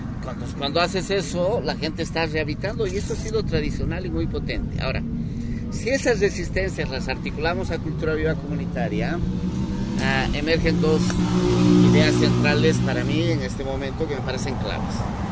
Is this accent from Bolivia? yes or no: yes; El Alto, La Paz, Bolivia; yo podría decir en el Alto, la ciudad de donde yo vengo